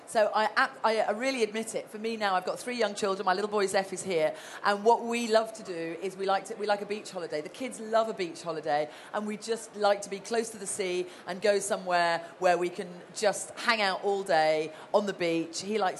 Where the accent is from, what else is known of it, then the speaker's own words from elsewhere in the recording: Dublin, Leinster, Ireland; born there; but I was born in Dublin and I do walk a bit in Ireland, so there we go.